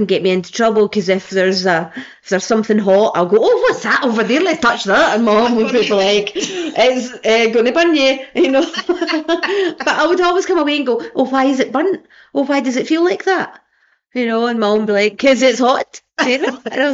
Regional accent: Scotland, United Kingdom; So I grew up in Kilbarkin.

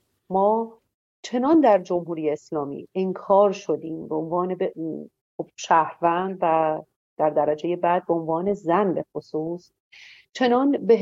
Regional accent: Iran; اصلا گیرم من به عنوان یک ایرانی، یک فردی که یک حق رأی داره

